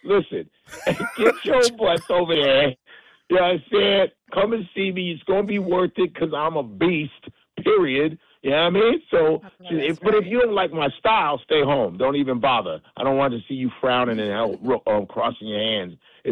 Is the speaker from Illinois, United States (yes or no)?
yes; Chicago, Illinois, United States; I'm Nigerian. I grew up in Chicago.